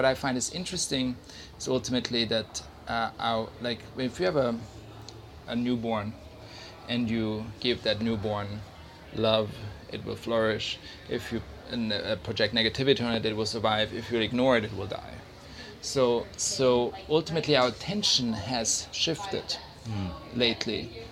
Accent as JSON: {"language": "English", "country": "Switzerland", "tie": "born or raised there", "said": "I grew up in Switzerland in the mountains and I didn't have a lot of friends growing up. It was very sort of isolated."}